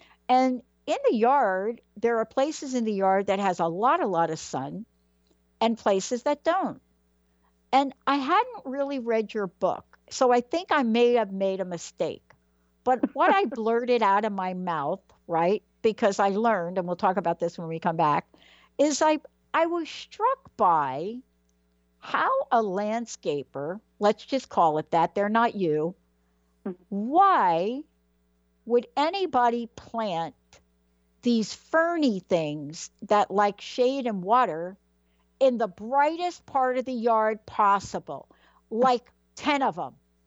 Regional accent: Bronx, New York, United States; born there

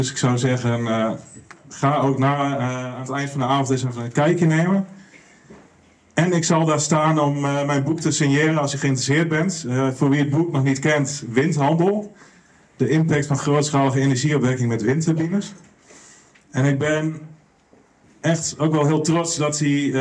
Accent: Hellendoorn, Overijssel, Netherlands; born there; Ik ben geboren in Hellendoorn.

